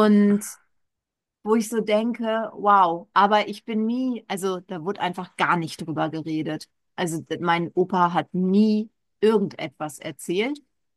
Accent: Northern Germany, Germany; ich habe ja noch ostdeutsche Wurzeln. Auch wenn ich ein durch und durch Wessi, norddeutscher Wessi bin

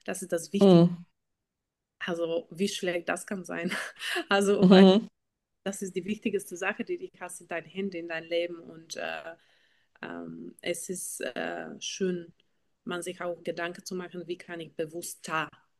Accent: Bulgaria; accent: Bulgarian; German is a second language; Ich bin proud Bulgarian. Ich komme aus Bulgarien, wunderschönes Land. Daher habe ich so einen Akzent und nicht perfekte deutsche Grammatik.

